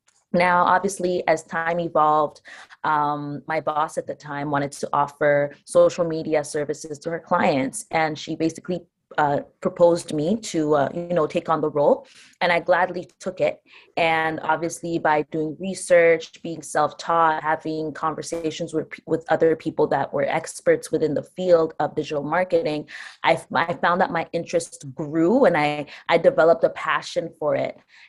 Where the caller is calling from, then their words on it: Ajax, Ontario, Canada; So I'm tuning in from Ajax, Ontario.